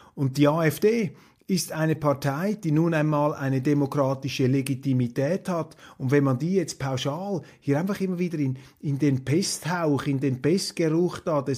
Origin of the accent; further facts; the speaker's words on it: Switzerland; bei aller Zurückhaltung, die man sich als Schweizer da verlegen muss